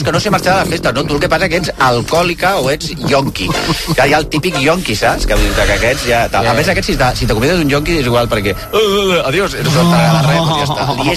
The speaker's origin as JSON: {"language": "Catalan", "region": "Catalonia", "country": "Spain", "said": "jo que a casa meva som del Berguedà"}